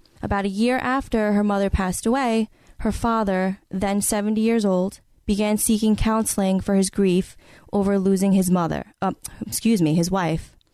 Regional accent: Queens, New York, United States; I grew up in Queens, New York.

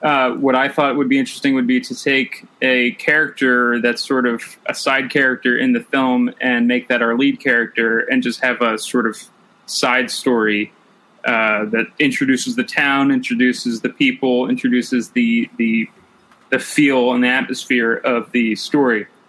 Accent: New Jersey, United States; I'm actually from New Jersey.

